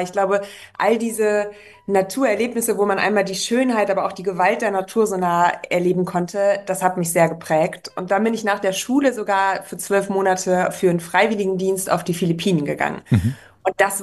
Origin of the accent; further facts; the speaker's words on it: North Rhine-Westphalia, Germany; Ich bin schön in NRW aufgewachsen.